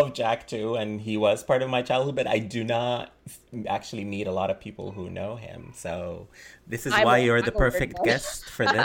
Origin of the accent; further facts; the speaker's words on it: Sudan; when I was young growing up in Sudan